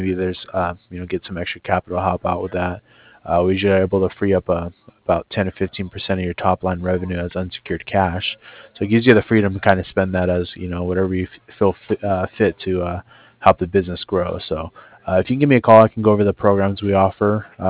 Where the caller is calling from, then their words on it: Cardiff, Wales, United Kingdom; Yeah, I'm calling. Let him know I'm calling over from Cardiff.